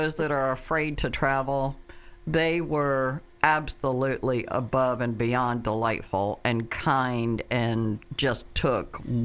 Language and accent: English; Virginia Beach, Virginia, United States; Yeah, I'm from Virginia Beach.